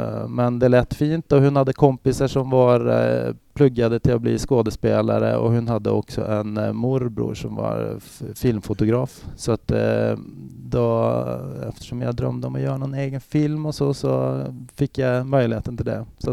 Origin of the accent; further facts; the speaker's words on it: Norway; moved away as an adult; now in Sweden; Jag är född och uppvuxen i Norge och flyttade till Sverige för 12 år sedan är det väl nu? 12-13 år sedan blir det snart.